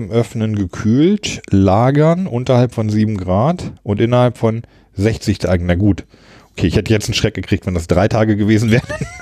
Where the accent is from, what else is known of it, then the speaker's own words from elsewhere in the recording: Lower Saxony, Germany; ich komme ja aus der Region Hannover ursprünglich